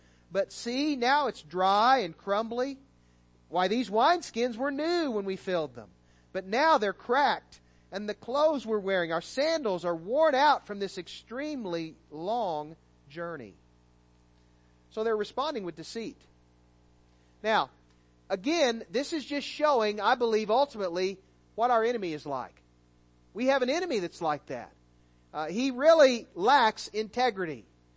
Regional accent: Missouri, United States; even though we're from the Show Me State, we want to believe the best about people, don't we?

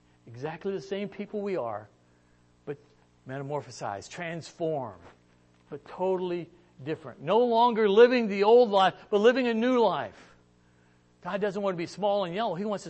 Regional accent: Illinois, United States; I grew up in Illinois. I know what corn looks like.

